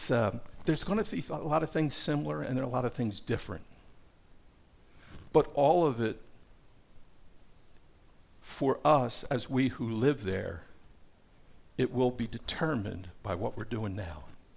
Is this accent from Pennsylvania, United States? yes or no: yes; Yardley, Pennsylvania, United States; I came from Yardley, Pennsylvania, a little town about half hour, 40 minutes above Philadelphia. And we lived along the Delaware River.